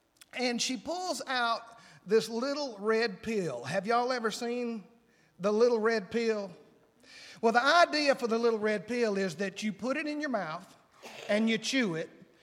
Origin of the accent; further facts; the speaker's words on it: Madison, Mississippi, United States; I'm from Madison, Mississippi, and I'm a drug dealer.